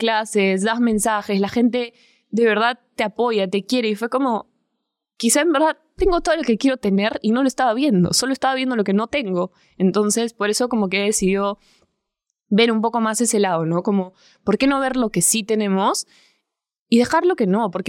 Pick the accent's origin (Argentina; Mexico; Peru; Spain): Peru; Arequipa; fui a Arequipa, porque soy de Arequipa, para los que no saben